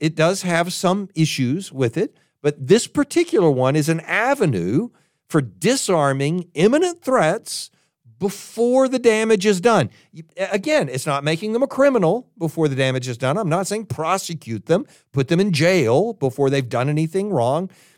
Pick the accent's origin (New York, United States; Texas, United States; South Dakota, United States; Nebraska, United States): Texas, United States; I've had guns given to me my entire life because I grew up in Texas